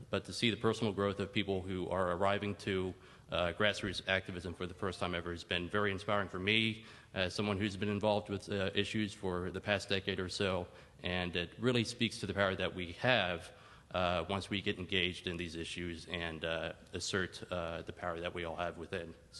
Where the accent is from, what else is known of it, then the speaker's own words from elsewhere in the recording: Austin, Texas, United States; I'm from Austin, Texas, where I'm a sociology major.